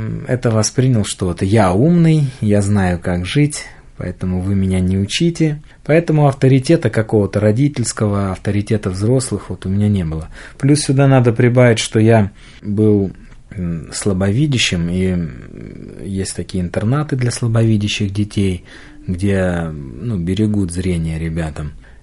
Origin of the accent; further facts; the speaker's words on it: Volgograd, Volgograd Oblast, Russia; Как уже было сказано, я из Волгограда. Мне сейчас, вот совсем недавно, когда мы эту передачу записываем, накануне мне исполнилось 33 года.